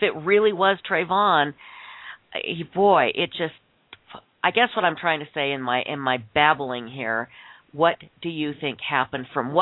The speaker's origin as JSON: {"language": "English", "region": "Utah", "country": "United States", "tie": "born or raised there", "said": "I am certainly not going to comment on what the African-American experience is, because growing up in Utah, that would just be so arrogant and ridiculous of me."}